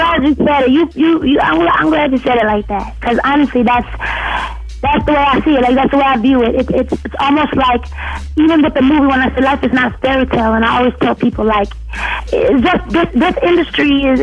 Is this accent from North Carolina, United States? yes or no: yes; High Point, North Carolina, United States; I'm from High Point, North Carolina. Always been same page, and I plan on staying being that same person.